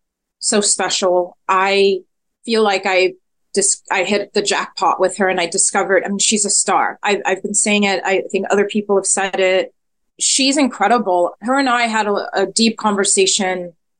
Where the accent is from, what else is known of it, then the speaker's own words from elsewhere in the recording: Cameroon; because I'm from Cameroon. It's a Francophone country. Well, it is also English speaking, but I'm from the Francophone side.